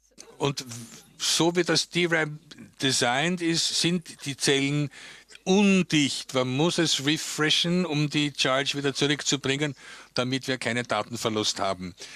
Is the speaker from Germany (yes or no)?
yes; Germany; now in Austria; Ich bin aus Deutschland, lebe aber in Österreich seit mehreren Jahren, habe mein PhD-Studium und in Graz studiert